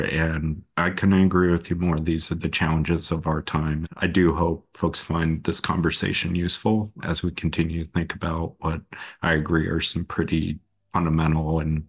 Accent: Alaska, United States; my home state of Alaska

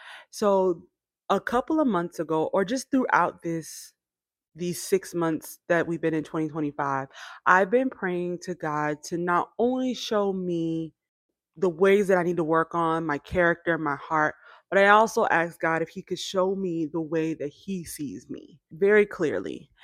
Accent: Warner Robins, Georgia, United States; and I'm from Warner Robins.

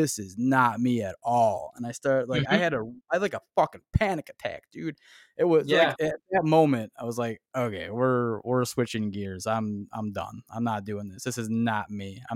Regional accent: Chicago, Illinois, United States; Oh, you're my neighbor. All right. I'm from Chicago.

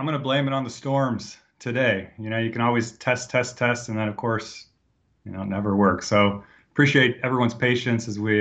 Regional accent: Phoenix, Arizona, United States; also born or lived in Houston; I was born in Houston, so pretty close to the ocean, you know, moved when I was about 6 months old, and somehow grew up in Phoenix wanting to be a marine biologist

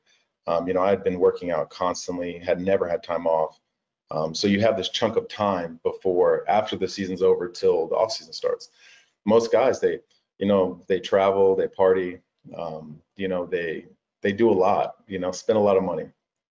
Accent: Fort Bragg, North Carolina, United States; also born or lived in Germany; I was born in Fort Riley, lived in Germany on a base, and then was on Fort Bragg for quite a while.

